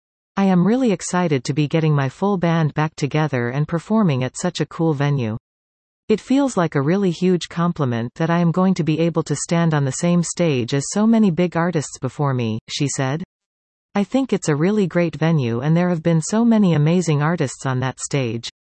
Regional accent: Barrie, Ontario, Canada; the fact that my hometown still embraces me, I don't take it lightly. The Simcoe County area, and Barrie, is where I got my start.

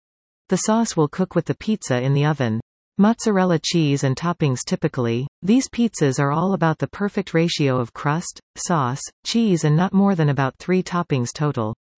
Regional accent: Guelph, Ontario, Canada; Growing up in Guelph in the 70s

